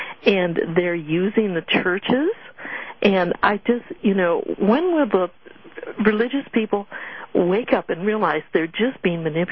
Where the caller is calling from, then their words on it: Ann Arbor, Michigan, United States; I'm calling from Ann Arbor.